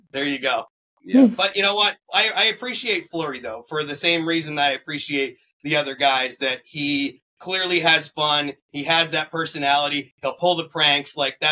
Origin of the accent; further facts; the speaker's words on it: New England, United States; Growing up in New England, big Bruins fan.